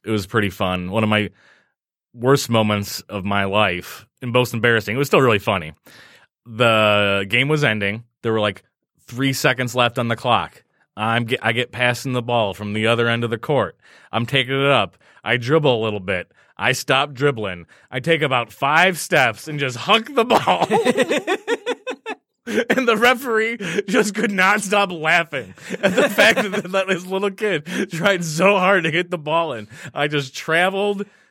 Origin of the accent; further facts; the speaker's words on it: Detroit, Michigan, United States; And we grew up in Detroit. We had the Bad Boys.